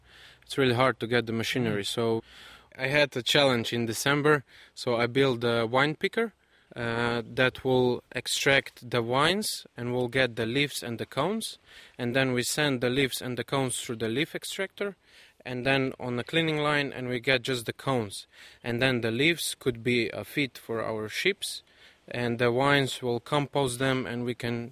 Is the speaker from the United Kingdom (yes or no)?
no; Slovenia; now in New Zealand; Hello, I'm from Slovenia, and I'm coming from a hop farm back home, and we are on latitude 45